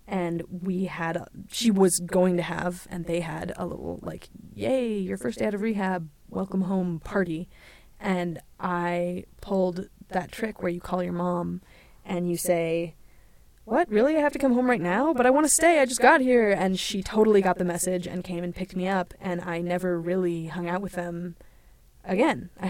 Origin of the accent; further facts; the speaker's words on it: Seattle, Washington, United States; now in Northampton, United States; I live full-time now in Northampton, Massachusetts, but I'm originally from Seattle. I've only not lived in Seattle for about 4 years